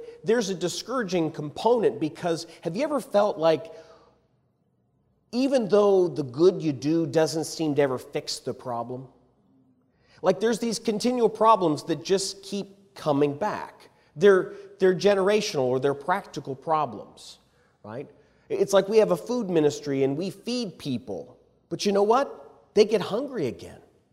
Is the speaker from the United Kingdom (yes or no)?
yes; Edinburgh, Scotland, United Kingdom; There's a university in my hometown, that Edinburgh University, and it was just part of the lifeblood of the community.